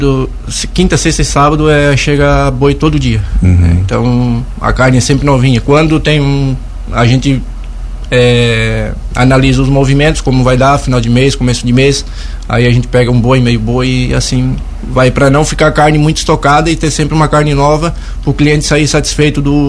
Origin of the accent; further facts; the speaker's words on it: Urussanga, Santa Catarina, Brazil; now in Lauro Müller, Brazil; Então, eu sou natural de Uruçanga, né? E a gente veio há um ano morar em Lauro Miller e estamos morando aqui.